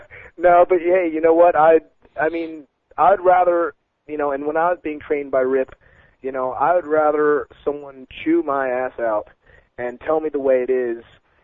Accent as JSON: {"language": "English", "region": "New Jersey", "country": "United States", "said": "I'm from South Jersey, and I was lucky enough to basically grow up near the Spectrum, the Philadelphia Spectrum."}